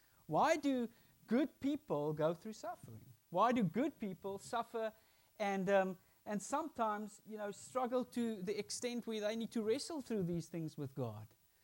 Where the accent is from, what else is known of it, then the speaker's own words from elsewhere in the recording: London, United Kingdom; For those of you that don't know, I'm from London. It's that side of the Brexit border.